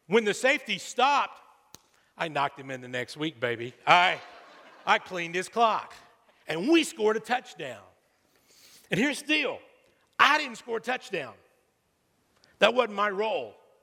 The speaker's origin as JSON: {"language": "English", "region": "Texas", "country": "United States", "tie": "born or raised there", "said": "Growing up in Texas, everybody plays football."}